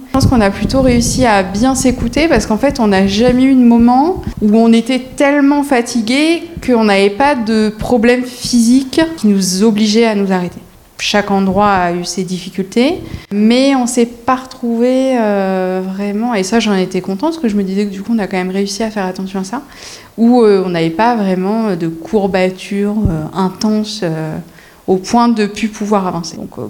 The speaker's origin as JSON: {"language": "French", "town": "La Rochelle", "region": "Nouvelle-Aquitaine", "country": "France", "said": "donc on est de La Rochelle, on n'est pas très loin."}